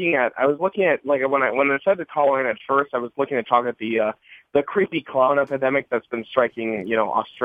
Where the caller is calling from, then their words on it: Wisconsin, United States; from Wisconsin.